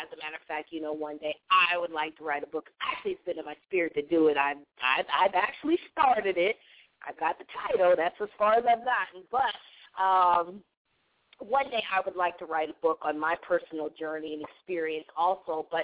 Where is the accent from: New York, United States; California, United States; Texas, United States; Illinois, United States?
California, United States; San Diego; Well, you know, I was raised in San Diego. I'm actually in San Diego right now.